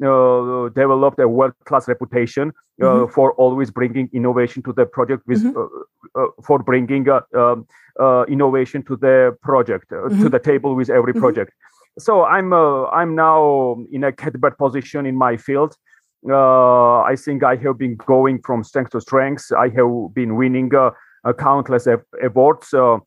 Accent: Georgia; English is a second language; moved away as an adult; now in United States; I come from Europe, so I'm proud of where I come from, which is one of the oldest wine producing countries. And I was 18 when I moved to the United States, where I got my first job.

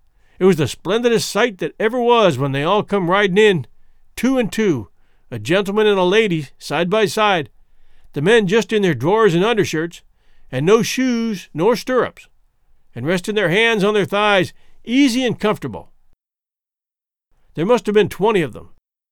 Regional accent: the South, United States; also born or lived in North; I was born and raised in the South, and I've lived in the North, so I know the average all around.

